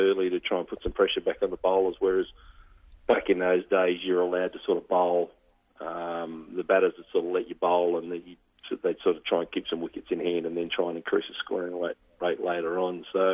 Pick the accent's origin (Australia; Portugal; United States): Australia; Newcastle, New South Wales; I grew up in Newcastle, New South Wales, a couple of hours north